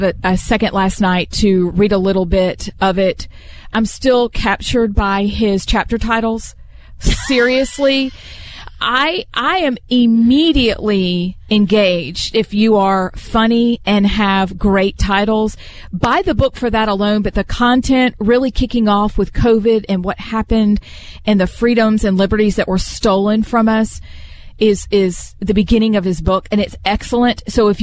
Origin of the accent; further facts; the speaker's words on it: Hershey, Pennsylvania, United States; born there; I was born in Hershey, PA, so shout out to my Pennsylvania family.